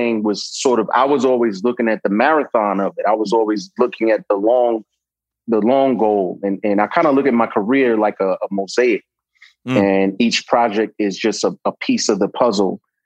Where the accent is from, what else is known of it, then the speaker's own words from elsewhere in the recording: Brooklyn, New York, United States; you know, I'm from New York, Brooklyn born and raised.